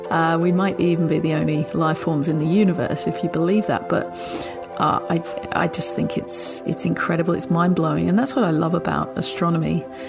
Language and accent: English; East of England, United Kingdom; now in Australia; I grew up in Essex, actually, even though I live in Australia now.